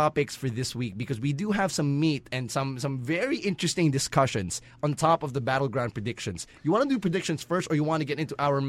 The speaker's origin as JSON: {"language": "English", "country": "Philippines", "said": "you can't blame us. We're Filipino."}